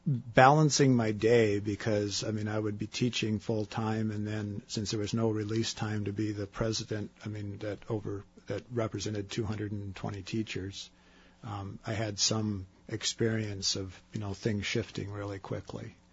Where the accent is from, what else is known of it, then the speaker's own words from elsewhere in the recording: Seward, Alaska, United States; born there; Well, I was born in Seward in 1959.